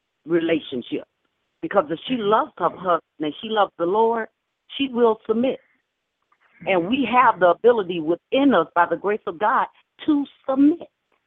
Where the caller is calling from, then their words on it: Stone Mountain, Georgia, United States; I'm calling from Stone Mountain, Georgia.